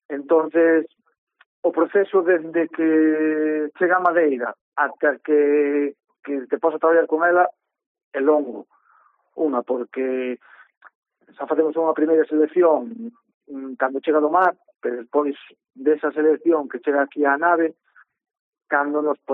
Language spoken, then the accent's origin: Galician; Ribeira, Galicia, Spain; Na miña terra, en Ribeira.